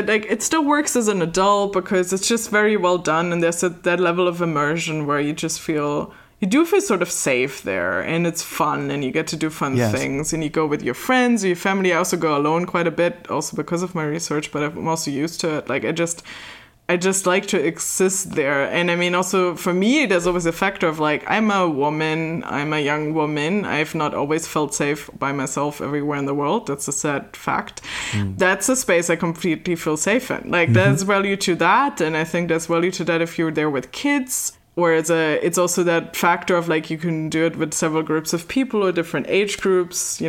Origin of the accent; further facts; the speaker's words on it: Germany; English is a second language; I'm from Germany. So Euro Disney, as it's still called, then opens in 92. So my parents take me at some point when I'm like 4 years old.